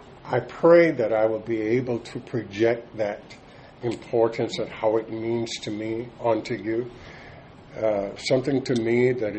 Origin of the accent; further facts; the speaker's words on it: Nacogdoches, Texas, United States; moved away as an adult; also born or lived in Ethiopia; now in California, United States; I was born and raised in East Texas, a town called Nacogdoches, Texas.